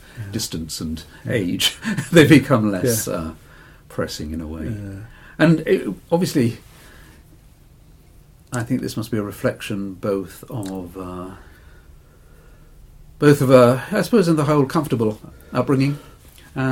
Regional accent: Liverpool, North West England, United Kingdom; born there; I was born shortly after they came to England, as I was born in Liverpool, which I have absolutely no memory.

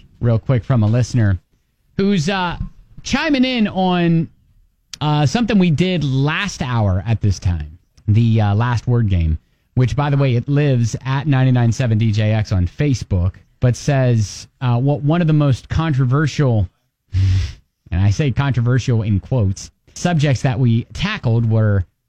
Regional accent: Ohio, United States; Yeah, so this out of my home state of Ohio

